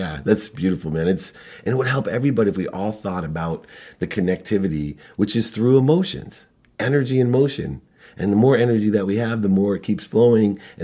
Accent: Akron, Ohio, United States; moved away; when I moved from Akron, Ohio to California, I was a huge Ohio State football fan.

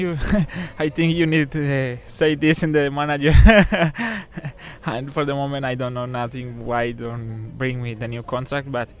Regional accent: Pacora, Caldas, Colombia; English is a second language; now in La Ceja, Colombia; I'm from a small city in Caldas, it's Pacora, but I live in Antioquia and close to Medellin, in La Ceja.

